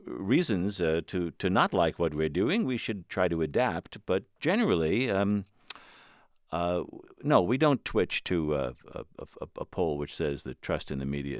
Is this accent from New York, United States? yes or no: yes; New York, United States; now in Washington, United States; although I'm a New Yorker, and it hurts me to say this